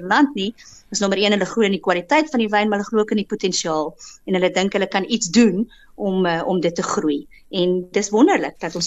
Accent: Stellenbosch, Western Cape, South Africa; ek het groot geword met op Stellenbosch met La Venire.

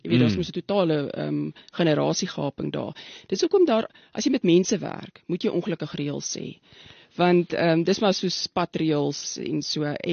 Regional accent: Strand, Western Cape, South Africa; also born or lived in Pretoria; Dit is toch interessant, ek is in Pretoria gebore, maar ons is toe in die strand het ek groot geword

